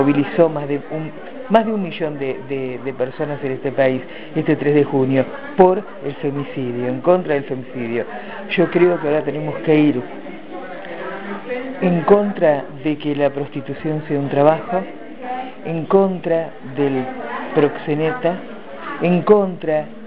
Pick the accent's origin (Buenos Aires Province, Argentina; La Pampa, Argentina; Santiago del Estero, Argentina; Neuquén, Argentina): La Pampa, Argentina; General Pico; De General Pico, La Pampa.